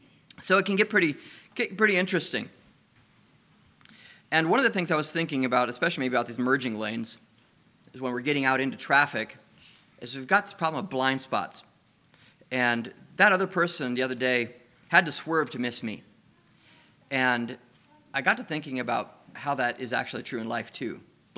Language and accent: English; Missouri, United States; I didn't know where to look for it, not being a Canadian. In Missouri, we're the show-me state, right?